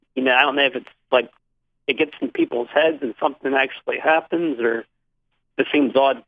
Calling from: Cumberland, Maryland, United States; from Cumberland, Maryland.

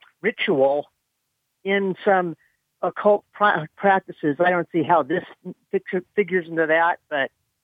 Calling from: California, United States; I'm calling from California.

